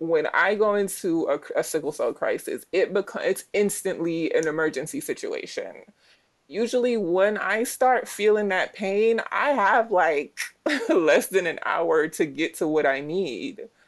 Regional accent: Jamaica; born there; moved away; So I was born in Jamaica. I immigrated here when I was younger. I've been here maybe 20 years now.

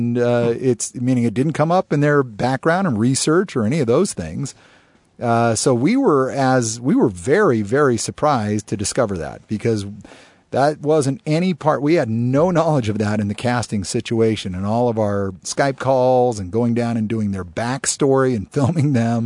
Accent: California, United States; also born or lived in Alaska / Connecticut; Look, I grew up in California, Alaska, and Connecticut. So it's not like I grew up in these bastions of the church.

